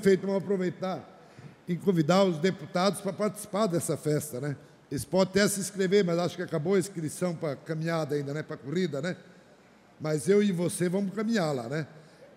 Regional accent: Taió, Santa Catarina, Brazil; now in Pouso Redondo, Brazil; lá na cidade de Taió, que é minha terra natal, apesar que eu estou em Pouso Redondo hoje

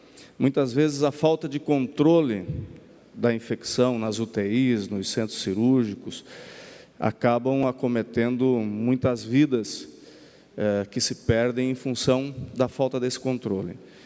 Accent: Rio do Sul, Santa Catarina, Brazil; born there; Nunca pensei em ingressar na vida pública e fui ser prefeito da minha cidade, onde eu nasci

